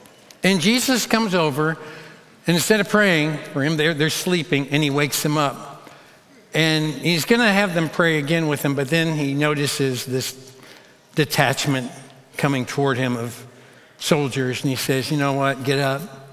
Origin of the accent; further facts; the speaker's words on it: Kentucky, United States; I'm like, "Hey, we're from Kentucky, we can clap."